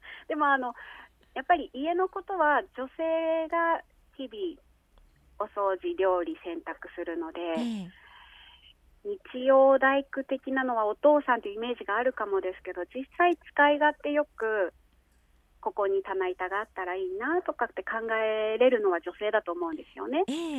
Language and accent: Japanese; Goto, Nagasaki, Japan; also born or lived in Fukuoka; もともと五島出身なんですけど、19歳から福岡に15年出ていて